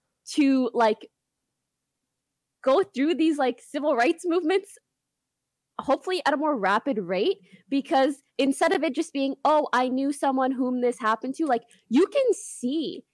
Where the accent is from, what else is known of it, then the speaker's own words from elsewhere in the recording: Canada; I'm Canadian and I only have a visa, so I don't think I can vote.